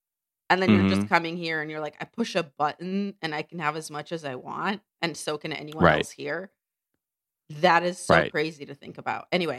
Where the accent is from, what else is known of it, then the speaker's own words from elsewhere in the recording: Ukraine; moved away; Like, I had never seen a water fountain until I moved here from Ukraine either, because we didn't have them.